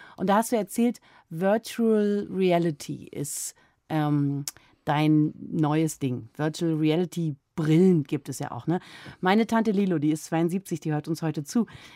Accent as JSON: {"language": "German", "region": "Berlin", "country": "Germany", "tie": "born or raised there", "said": "es ist mir in meiner Heimatstadt Berlin etwas aufgefallen"}